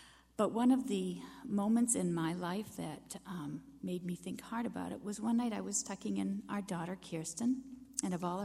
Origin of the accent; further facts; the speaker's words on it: Maine, United States; And the fact, too, that we were both born and raised in Maine, and Maine is our home. We know everything about Maine, and we wanted to stay in Maine